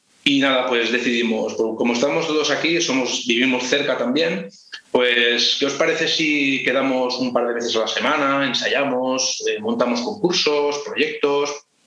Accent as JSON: {"language": "Spanish", "town": "Llombay", "region": "Valencian Community", "country": "Spain", "tie": "born or raised there", "said": "soy de Llombay. Aquí me he criado con la banda de música, empecé a los 8 años"}